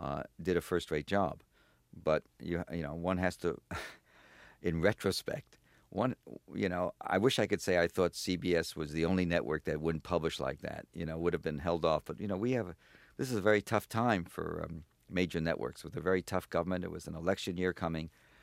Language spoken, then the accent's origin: English; Chicago, Illinois, United States; Look, I grew up in the South Side of Chicago. I was born in 1937, and at the end of World War II, I used to go as a kid.